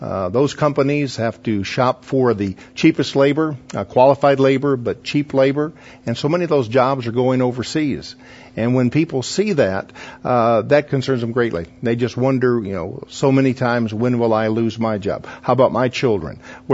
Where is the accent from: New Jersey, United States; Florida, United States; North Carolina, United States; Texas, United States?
Texas, United States; You know, Darius, I'm from Texas, and I have a friend who's a bricklayer